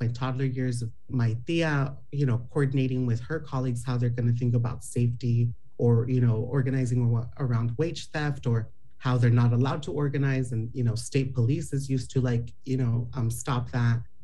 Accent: Los Angeles, California, United States; now in Portland, United States; And I grew up in Los Angeles area half of my life, born and raised, and this other half over here in the Portland metro area.

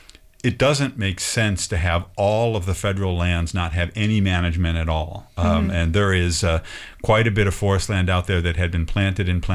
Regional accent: Pacific Northwest, United States; We're from the Northwest, and a lot of these landowners, that's a part of who they are.

